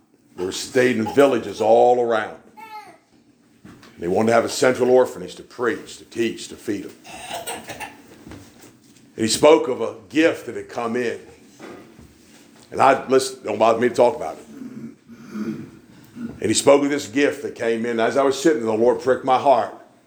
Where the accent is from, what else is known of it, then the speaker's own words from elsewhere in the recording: East Coast, United States; I said, well, sir, we're from the East Coast. We don't.